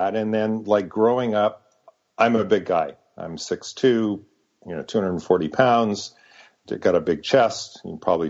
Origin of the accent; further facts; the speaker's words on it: Edmonton, Alberta, Canada; So I was born in Edmonton, Alberta, Canada, and I was relinquished for adoption immediately at birth. And I was adopted into a delightful upper middle class family in Edmonton.